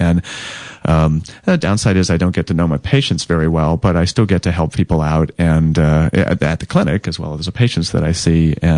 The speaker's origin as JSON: {"language": "English", "town": "Dayton", "region": "Ohio", "country": "United States", "tie": "born or raised there", "also_born_or_lived": "Indiana / Maine / Syracuse", "said": "Well, I grew up in Dayton, Ohio, went to college in Indiana, so I'm from the Midwest, and grew up there."}